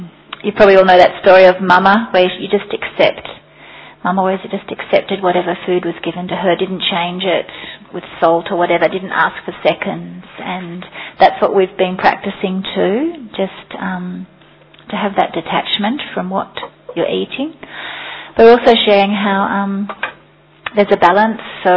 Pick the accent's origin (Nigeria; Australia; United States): Australia; from Australia